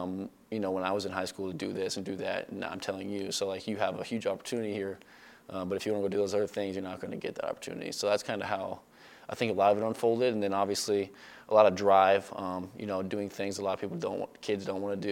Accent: Omaha, Nebraska, United States; also born or lived in Iowa; Well, I went to high school in Iowa, but I was born and raised in Omaha. And my family's typical Nebraska fans

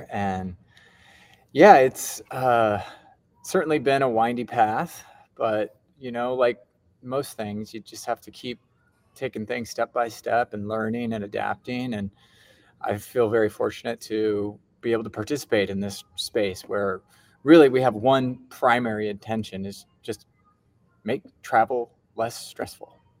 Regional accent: Eugene, Oregon, United States; I grew up on the West Coast in Oregon, actually, right outside of the town of Eugene. So it was a nice little college town to grow up in.

